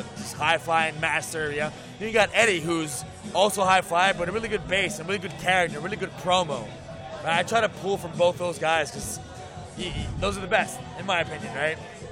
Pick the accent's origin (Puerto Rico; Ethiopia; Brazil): Puerto Rico; San Juan; born there; Yeah, well, I was born in San Juan, Puerto Rico, right?